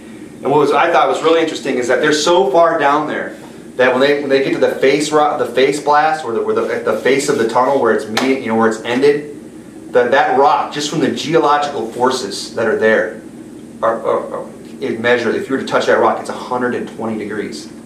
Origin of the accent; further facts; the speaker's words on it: Michigan, United States; now in Arizona, United States; You know, when we come from Michigan, you know, there was a great deal of copper that was taken out of the Upper Peninsula.